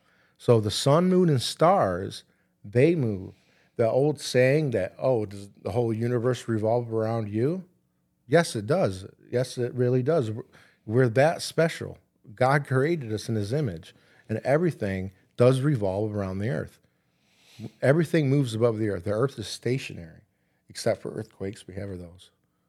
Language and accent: English; Watertown, United States; I'm from here. I'm from Watertown.